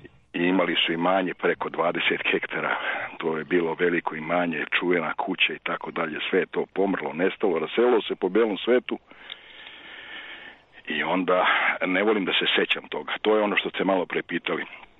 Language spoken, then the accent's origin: Serbian; Belgrade, Serbia; ja sam rodom, znači, prigradsko naselje, Beogradsko Banovo Brdo, znate.